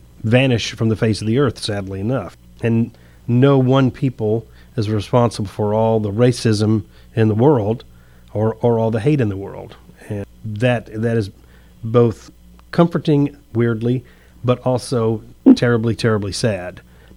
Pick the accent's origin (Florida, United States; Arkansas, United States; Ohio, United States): Florida, United States; now in Alabama, United States; And I came from Florida, and I found out once I moved up here that Florida wasn't nearly as clean of racial problems as I thought it was when I was a little kid